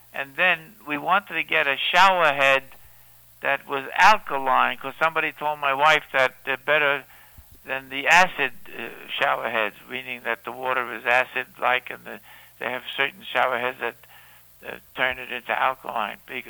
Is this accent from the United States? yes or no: yes; Revere, Massachusetts, United States; born there; also born or lived in Brooklyn; I was born in Revere, Massachusetts, which is 10 miles outside of Boston, and my father had a tailor shop in Lynn, 10 miles away from Revere.